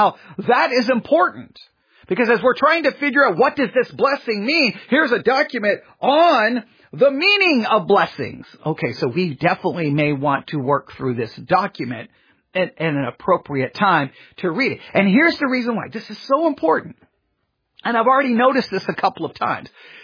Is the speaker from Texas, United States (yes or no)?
yes; Texas, United States; So, and not only that, I'm from West Texas